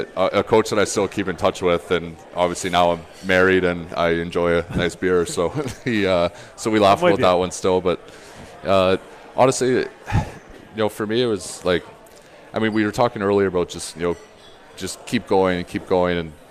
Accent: Kitchener, Ontario, Canada; Like, I grew up in Kitchener.

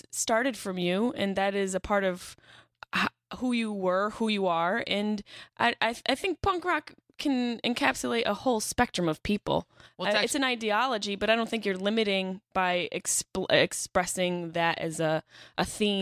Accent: Syracuse, New York, United States; I lived in New York City for 10 years, but I'm from Syracuse, which is just a hobunk town.

